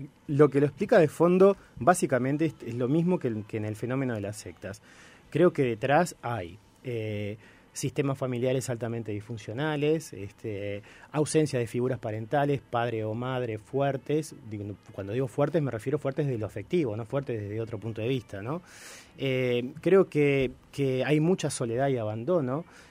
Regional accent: Uruguay; nosotros no somos ajenos los uruguayos a ese fenómeno

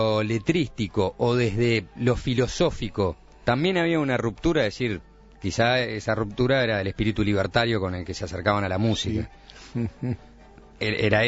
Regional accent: Uruguay; Yo le dije, bueno, yo soy uruguayo.

